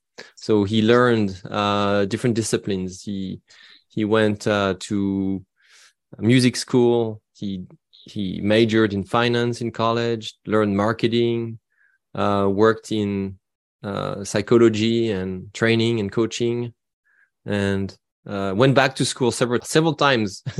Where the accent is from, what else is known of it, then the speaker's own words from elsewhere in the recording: France; Yeah, I started my career in Europe. I was raised and born and raised in France.